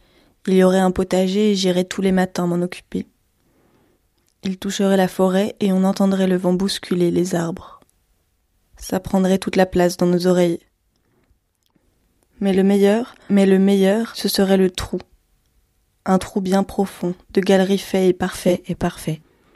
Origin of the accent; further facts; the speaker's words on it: Nouvelle-Aquitaine, France; je suis originaire du Périgord, et notamment du Périgord noir, qui regroupe beaucoup de cavités. Il y en a 8 000